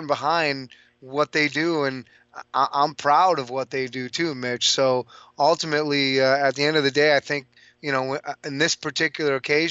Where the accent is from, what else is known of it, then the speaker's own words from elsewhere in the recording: Milwaukee, Wisconsin, United States; because I grew up in Milwaukee, Wisconsin, the great state of, and watching those Milwaukee Bucks.